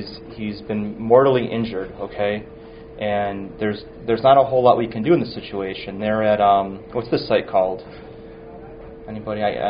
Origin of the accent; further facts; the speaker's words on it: Buffalo, New York, United States; I'm an assistant professor here. I'm from Buffalo. I did my undergrad at UB, master's at Roswell, PhD at Roswell